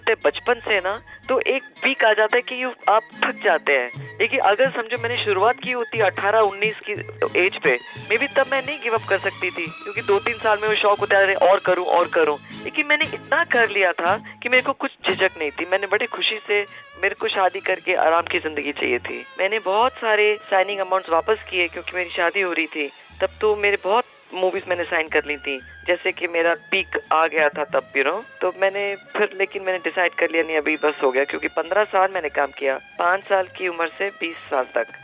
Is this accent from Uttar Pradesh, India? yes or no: no; Delhi, India; मैं दिल्ली की रहने वाली हूँ, तो हम लोग बॉम्बे आए शूटिंग देखने।